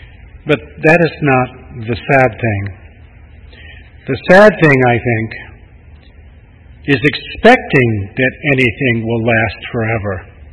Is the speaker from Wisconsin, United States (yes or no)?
no; Detroit, Michigan, United States; As most of you know, I grew up in Detroit.